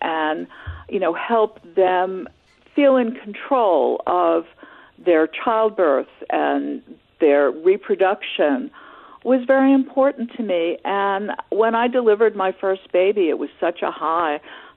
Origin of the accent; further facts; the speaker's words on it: New York, United States; I grew up in New York in a one-bedroom apartment.